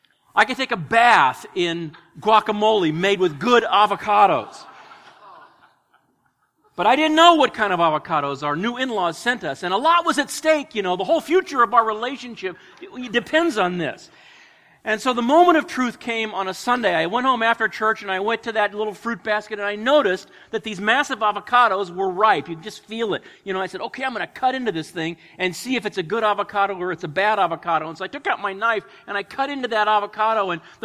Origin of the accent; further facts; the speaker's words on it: California, United States; I grew up in California. I'm kind of an avocado connoisseur. I mean, I know a lot about avocados. I was surrounded by groves